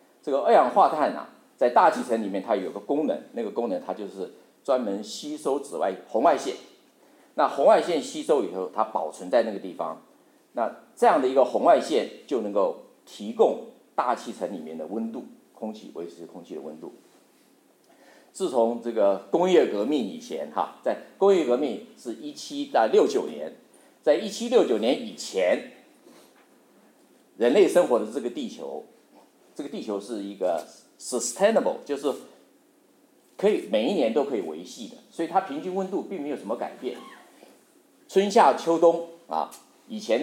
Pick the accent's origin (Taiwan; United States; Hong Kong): Taiwan; 我是从台湾来的，那我父亲是国内安徽啊，我母亲是天津